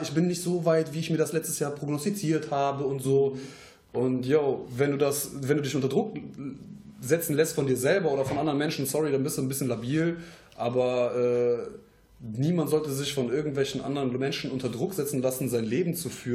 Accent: Troisdorf, North Rhine-Westphalia, Germany; Weil wir kommen aus Troisdorf jetzt.

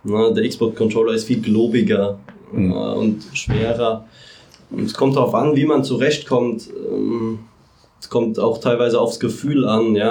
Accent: Mannheim, Baden-Württemberg, Germany; ich bin Mannheimer, der Marco ist auch Mannheimer gebürtiger.

